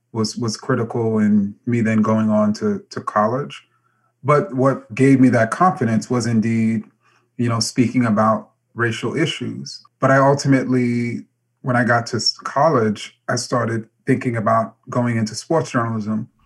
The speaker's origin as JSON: {"language": "English", "town": "Queens", "region": "New York", "country": "United States", "tie": "born or raised there", "also_born_or_lived": "Manassas, Virginia, United States", "said": "since I grew up in Jamaica, Queens, Southside Queens, were Black. And when I moved to Virginia, Northern Virginia, Manassas, Virginia"}